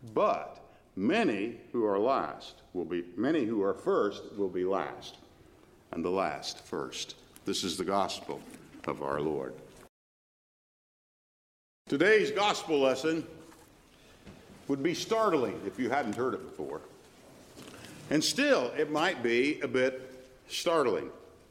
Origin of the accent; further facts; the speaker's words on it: Illinois, United States; in the church in which I grew up in Illinois, in my hometown.